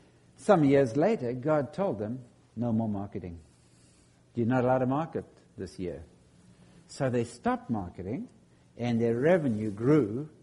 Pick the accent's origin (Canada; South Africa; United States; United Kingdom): South Africa; I grew up in South Africa, which was partly a government-controlled economy.